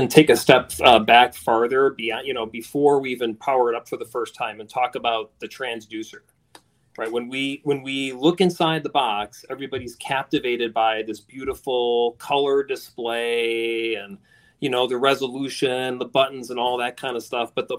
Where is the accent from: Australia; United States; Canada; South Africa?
United States; Chicago, Illinois; moved away as an adult; also born or lived in Minnesota; And so I'll say that I grew up in Chicago, but I'm much better now. moved away from Chicago midway through college, and really got my feet wet in fishing when I moved to Minnesota